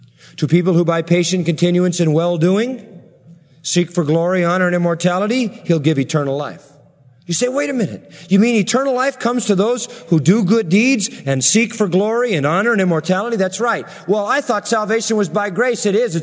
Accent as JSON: {"language": "English", "region": "Scotland", "country": "United Kingdom", "said": "stacked my pockets full, being the Scotsman that I am."}